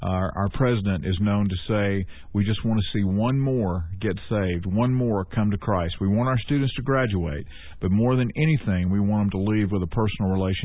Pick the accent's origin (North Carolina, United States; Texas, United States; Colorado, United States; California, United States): North Carolina, United States; Ellenboro; also born or lived in Shelby / Spindale; I was born in Shelby, North Carolina. Back then it was called Cleveland County Hospital. And my parents very quickly moved to Spindale, North Carolina. And then we moved again when I was 18 months old to a small farming community called Ellenboro. And I was raised there.